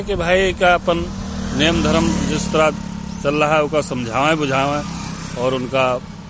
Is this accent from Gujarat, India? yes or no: no; Uttar Pradesh, India